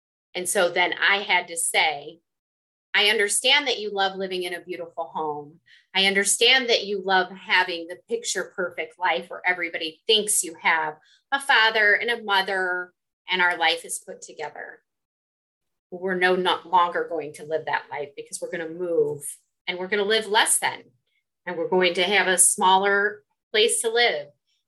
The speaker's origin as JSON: {"language": "English", "town": "Las Vegas", "region": "Nevada", "country": "United States", "tie": "born or raised there", "said": "I grew up with diamonds and fur coats. I grew up in Las Vegas."}